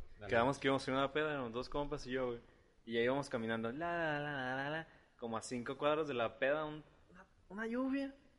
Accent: Mexico; Somos tan mexicanos.

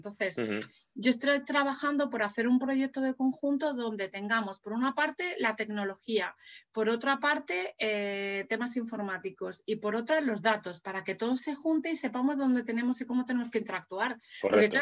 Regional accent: Spain; España somos muy buenos, los españoles somos muy buenos en temas ciber.

